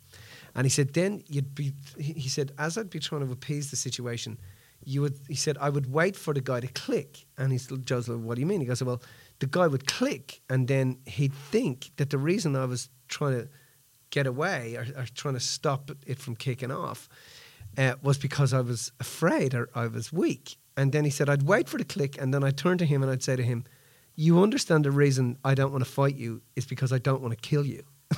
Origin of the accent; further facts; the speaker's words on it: Dublin, Leinster, Ireland; It really reminds me of my when I was about 8 or 10 years old, summertime in Dublin, listening to that song.